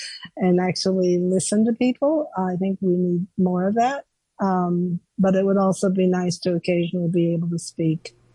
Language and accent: English; Oklahoma, United States; also born or lived in Brooklyn, United States; I stayed loyal to BAI, even though I moved back to my home state of Oklahoma.